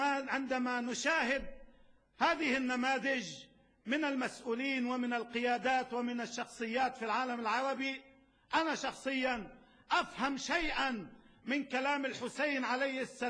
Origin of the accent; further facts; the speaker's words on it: Lebanon; وكما فعلوا عندنا في لبنان